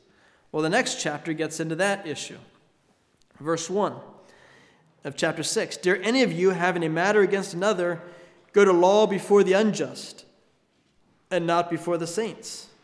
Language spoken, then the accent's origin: English; Harrisburg, Pennsylvania, United States; I grew up in Harrisburg, Pennsylvania, and we could walk to the Broad Street Market, about 3 blocks from our house